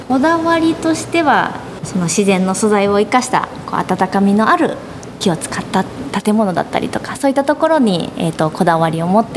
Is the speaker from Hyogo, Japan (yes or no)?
no; Minami-Alps, Yamanashi, Japan; はい、この南アルプス市上市の瀬で生まれ育った。